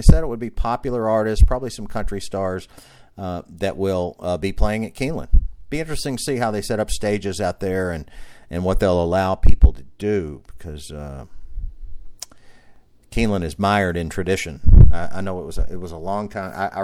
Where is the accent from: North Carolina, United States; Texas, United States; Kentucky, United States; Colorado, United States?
Kentucky, United States; Louisville; some of the big stories that are happening in the world of Louisville, Kentucky, my hometown.